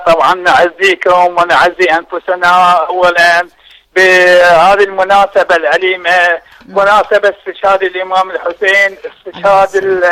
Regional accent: Kut, Wasit, Iraq; طبعا من محافظة واسط الكوت.

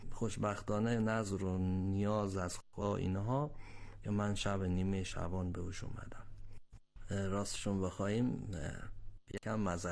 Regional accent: Iran; also born or lived in Herat, Afghanistan; من در هرات به دنیا آمدم سال 1302. 43 سال عمرمه. بزرگ شدم در ایران. فکر میکنم سال 76 بود ما آمدیم ایران.

